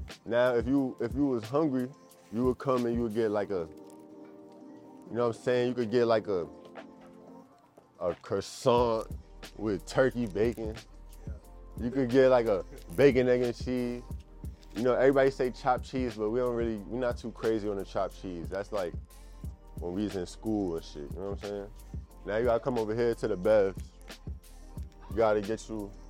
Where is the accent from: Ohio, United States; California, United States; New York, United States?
New York, United States; Brooklyn; I'm from Brooklyn, New York, Clinton Hill, Fort Greene, downtown Brooklyn.